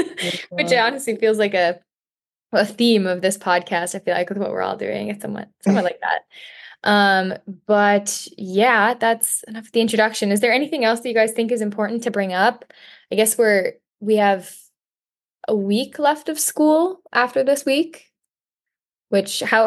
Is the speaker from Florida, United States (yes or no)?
no; Hudson, Wisconsin, United States; And I'm originally from Hudson, Wisconsin.